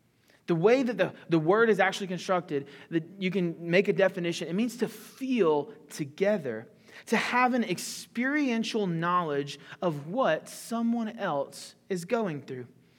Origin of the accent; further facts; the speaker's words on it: the South, United States; Now, I'm from the South.